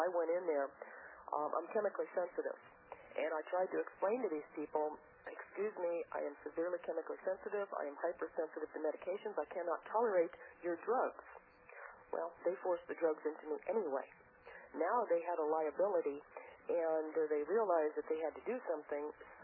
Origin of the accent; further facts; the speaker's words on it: Tucson, Arizona, United States; Tucson, Arizona.